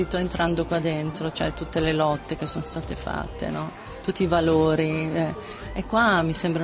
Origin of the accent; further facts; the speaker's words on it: Emilia-Romagna, Italy; quella regione Emilia-Romagna che io sponsorizzo perché sono romagnola